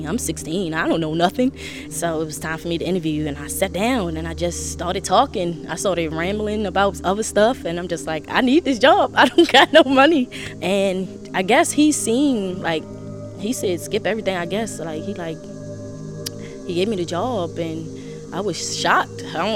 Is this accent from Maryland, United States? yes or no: yes; Baltimore, Maryland, United States; So I grew up in West Baltimore, Maryland.